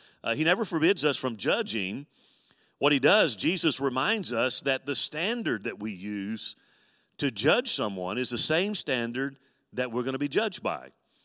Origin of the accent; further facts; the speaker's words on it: Deep South, United States; You know, I'm being from the Deep South, I always, you know, and I've said it a number of times here